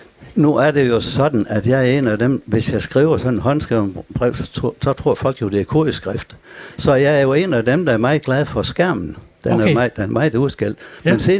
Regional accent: Salling, Central Denmark Region, Denmark; Jeg er født over på Salling.

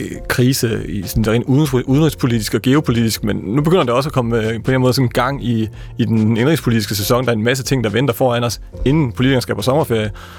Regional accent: Hjørring, North Denmark Region, Denmark; now in Copenhagen, Denmark; Altså, jeg vil gerne sige, jeg kommer fra Hjørring.

